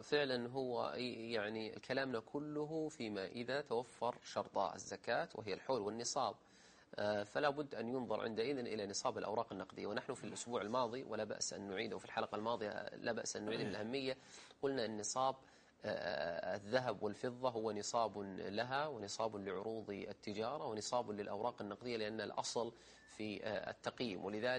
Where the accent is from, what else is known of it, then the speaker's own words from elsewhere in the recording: Saudi Arabia; إذا كانت الشركة تخرج تزكي مثل عندنا في السعودية